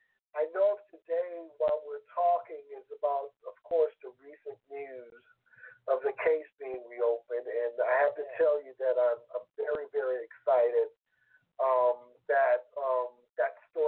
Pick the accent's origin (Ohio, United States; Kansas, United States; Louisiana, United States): Louisiana, United States; Baton Rouge; now in New York City, United States; I'm from the Baton Rouge area, now living in New York City.